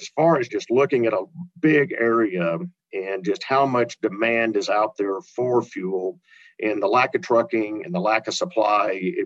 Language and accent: English; New York City, New York, United States; Well, I always laugh at people say, where are you from? I say New York City.